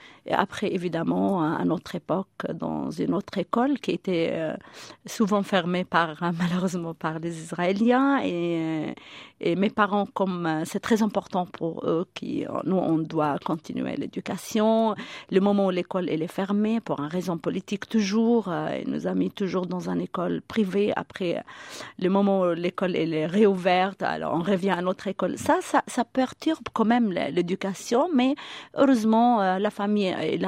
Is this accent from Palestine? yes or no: yes; Ramallah, West Bank, Palestine; Ramallah, c'est ma ville natale, que je l'adore, parce que j'ai mon enfance, ma famille, mes amis et tout là-bas.